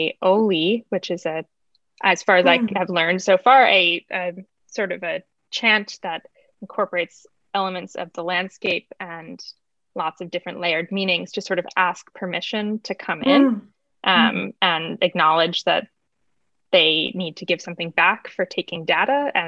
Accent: East Coast, United States; I recently moved from Brooklyn to Washington State and it's my first time. I grew up in the East Coast

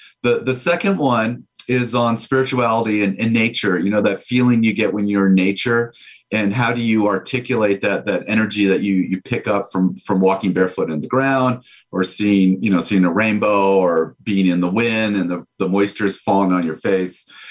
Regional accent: Boulder, Colorado, United States; I grew up in Boulder, Colorado, so that those experiences aren't new to me.

